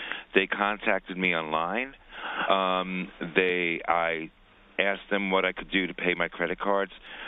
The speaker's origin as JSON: {"language": "English", "region": "New York", "country": "United States", "said": "I'm a New Yorker. I have street savvy."}